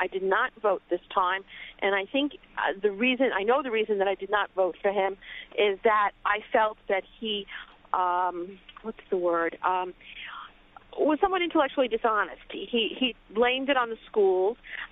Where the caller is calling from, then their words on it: Lynbrook, New York, United States; I'm from Lynbrook.